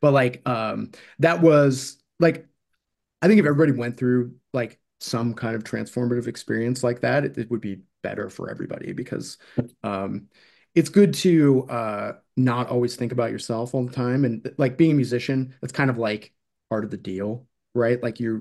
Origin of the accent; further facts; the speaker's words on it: Seattle, Washington, United States; especially growing up in Seattle, you can't fucking go outside. The place is a shithole.